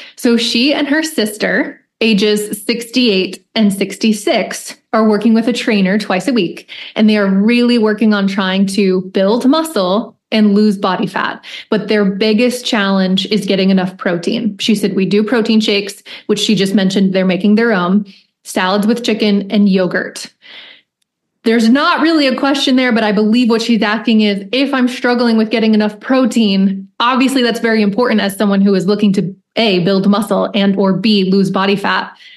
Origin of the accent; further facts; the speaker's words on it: Pennsylvania, United States; as someone who was born and raised in Lancaster County, like pickled beets are a big thing there.